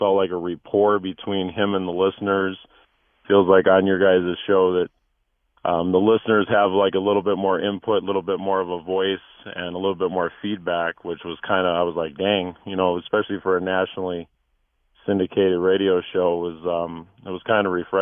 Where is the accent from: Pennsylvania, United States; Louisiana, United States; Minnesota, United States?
Minnesota, United States; also born or lived in California; now in Tucson, United States; Okay, so I'm originally from Minnesota, kind of a transplant to California, and then we moved to Tucson in 99. So I've been over here quite a while